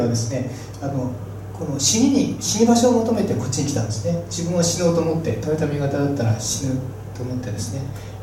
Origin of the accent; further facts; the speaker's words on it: Nagano, Japan; なんか私長野県出身なので見たいなと思ってたんですけど